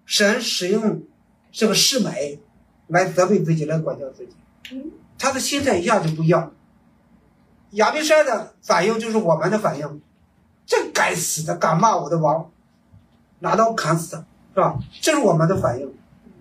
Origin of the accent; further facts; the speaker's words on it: China; 有时候我们中国人有句话，退步海阔天空